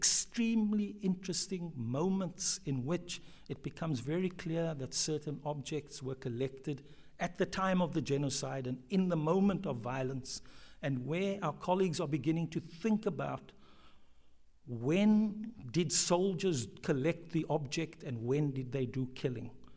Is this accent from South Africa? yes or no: yes; South Africa; as it's been very interesting as a South African, as an African, to think about these questions while spending time in Germany